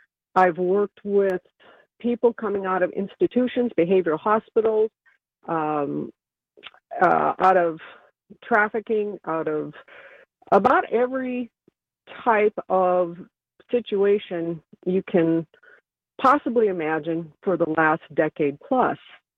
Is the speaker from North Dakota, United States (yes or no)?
yes; North Dakota, United States; Yeah, I grew up in North Dakota.